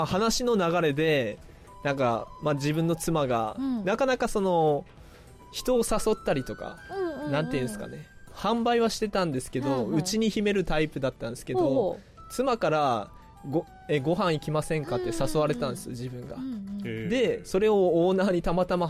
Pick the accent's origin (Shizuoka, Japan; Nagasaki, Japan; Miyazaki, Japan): Nagasaki, Japan; Goto; なおかつまあ自分も出身が五島なんで、うん、まあ、いつでも帰れるような場所にいたいなっていうの